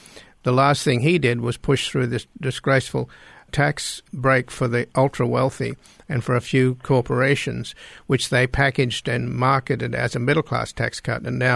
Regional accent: Australia; And as somebody that spent time in different countries, and I grew up in Australia

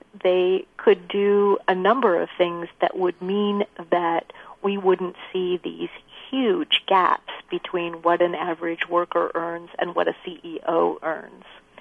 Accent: Washington, United States; little town in my home state of Washington, SeaTac, where the SeaTac airport is located

